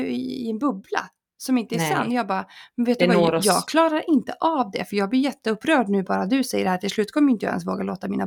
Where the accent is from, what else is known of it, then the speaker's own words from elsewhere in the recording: Fagersta, Västmanland County, Sweden; jag kommer ihåg när jag var liten och bodde i Fagersta